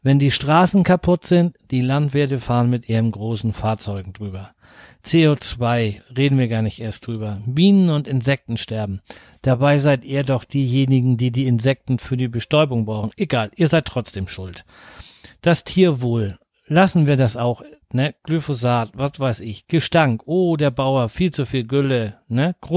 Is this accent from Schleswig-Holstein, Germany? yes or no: yes; Schleswig-Holstein, Germany; ich komme aus der Nähe von Flensburg. Das ist gar nicht so weit weg und hier oben ist es viel schöner wie bei euch da unten.